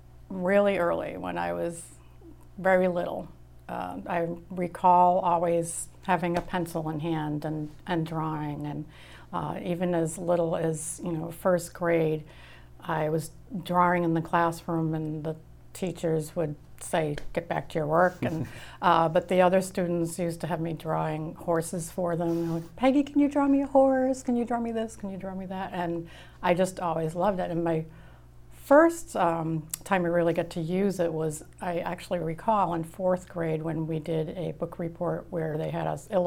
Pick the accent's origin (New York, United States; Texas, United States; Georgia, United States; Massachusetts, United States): Massachusetts, United States; Scituate; I grew up in Scituate.